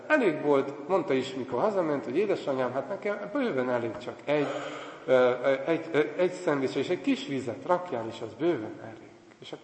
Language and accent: Hungarian; Transylvania, Romania; Erdélyből származom én is, mint a Sándor atya is